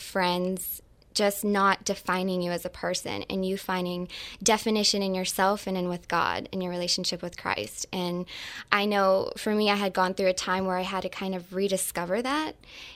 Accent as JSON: {"language": "English", "town": "Youngstown", "region": "Ohio", "country": "United States", "said": "Well, after college, I'm from Youngstown, Ohio, and I decided that, you know what, I need to move."}